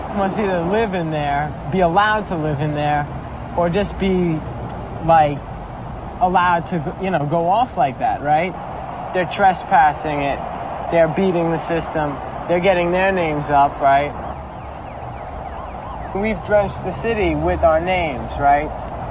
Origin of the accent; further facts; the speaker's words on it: New York, United States; I was raised on the Upper East Side of Manhattan. I went to a sort of strict prep school in the Bronx, right, Riverdale Country School.